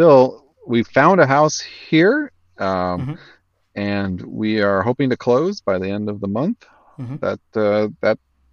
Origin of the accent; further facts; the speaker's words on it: Florida, United States; Now I was born and raised in Florida. So this is the biggest move I've ever done.